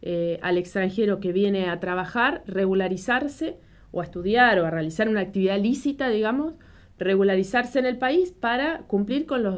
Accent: Argentina; los derechos que nosotros tenemos como argentinos

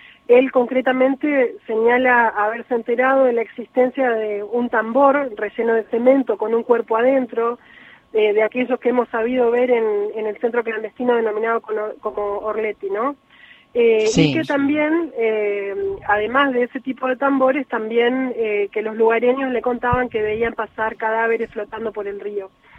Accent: Entre Ríos, Argentina; soy oriunda de Entre Ríos, volví a mi provincia luego de haber sido designada fiscal federal en el año 2018

